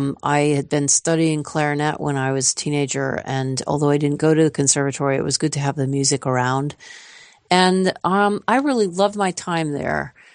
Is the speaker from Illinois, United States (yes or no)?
no; Washington, District of Columbia, United States; I grew up in D.C., Washington, D.C.